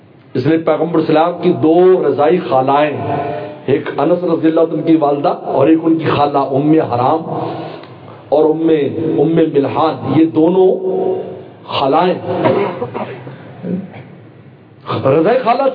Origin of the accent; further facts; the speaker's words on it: Bahawalnagar, Punjab, Pakistan; میرا تعلق بھاون نگر سے میں رہتا ہوں، لیکن اگر سے میں بھاون نگر کے ہم نہیں، ہم چائنا کے رہنے والے ہیں سر